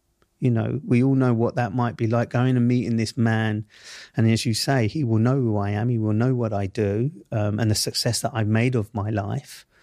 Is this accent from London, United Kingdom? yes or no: yes; London, United Kingdom; because he grew up in the same world that I grew up in Southeast London.